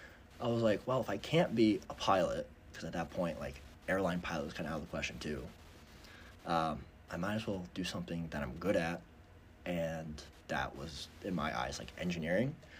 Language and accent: English; Seymour, Connecticut, United States; now in Farmington, United States; So I grew up in Seymour, Connecticut, mm-hmm. And we're in Farmington, Connecticut right now, so pretty close by. Spent my whole life in Seymour and didn't move.